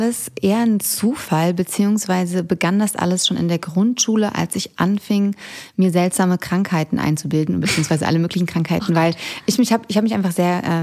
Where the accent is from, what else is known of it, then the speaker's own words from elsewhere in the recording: Munich, Bavaria, Germany; Ich komme aus München eigentlich.